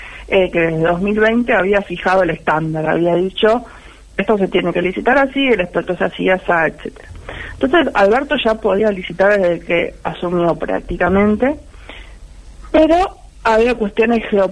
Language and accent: Spanish; La Plata, Buenos Aires Province, Argentina; Volví el año pasado. Viví, soy de La Plata, viví como 20 y pico de años en Capital y el año pasado decidí volver a mis pagos.